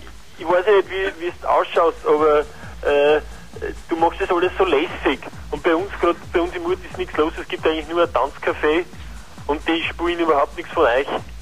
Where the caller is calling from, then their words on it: Bad Tatzmannsdorf, Burgenland, Austria; Ich rufe aus Bad Datzenersdorf an.